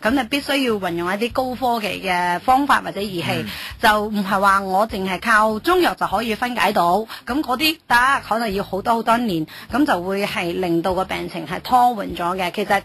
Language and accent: Cantonese; China; 但我哋中國人、亞洲人咧，天生我哋個卡拉通係去到第三、第四